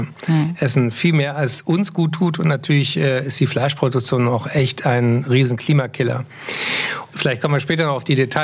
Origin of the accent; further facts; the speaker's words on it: Berlin, Germany; also born or lived in Frankfurt am Main; Ja, ich kam mit einem Lebensjahr nach Berlin, deswegen habe ich auch keinen hessischen Einschlag